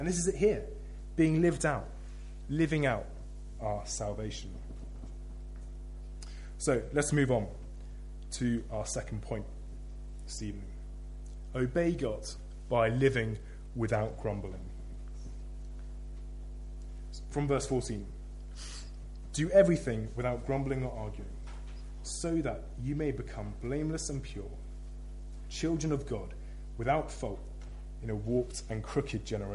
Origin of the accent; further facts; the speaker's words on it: United Kingdom; I don't know what you've grumbled about today, but being British, I presume it's something.